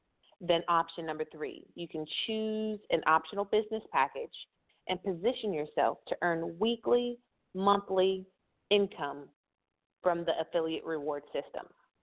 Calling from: Grovetown, Georgia, United States; I am calling from Grovetown, Georgia.

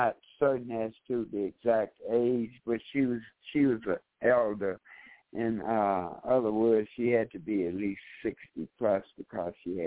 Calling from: Chicago, Illinois, United States; Chicago, Illinois

